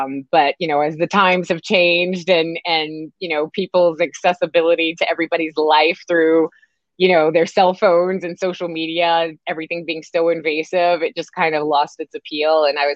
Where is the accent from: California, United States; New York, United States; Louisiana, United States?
Louisiana, United States; Houma; I am from a little town called Houma, Louisiana, which is about 45 minutes west of New Orleans.